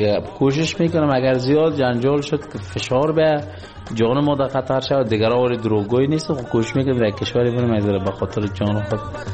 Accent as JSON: {"language": "Persian", "country": "Afghanistan"}